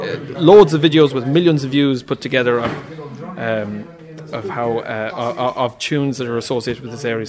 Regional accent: Italy; English is a second language; now in West Kerry, Ireland; I'm from Italy originally, but I live in West Kerry.

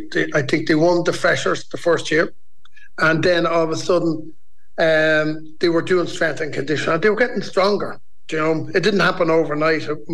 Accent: Dublin, Leinster, Ireland; I would have grown up in Griffith Drive, which is Finglas East.

